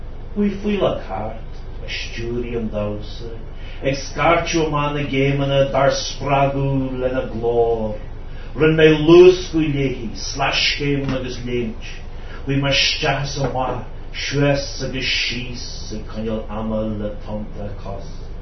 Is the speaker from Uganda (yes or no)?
no; Ulster, Ireland; accent: Donegal Irish; When I talk Gaelic to people from anywhere, they're always saying the Donegal Irish, you can't understand it